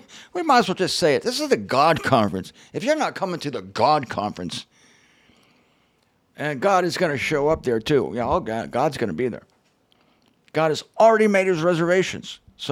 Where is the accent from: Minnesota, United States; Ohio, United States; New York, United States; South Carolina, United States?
Ohio, United States; Canton; She's at Stark and Hartman headquarters in Canton, Ohio, my birthplace. I grew up in Canton, Ohio.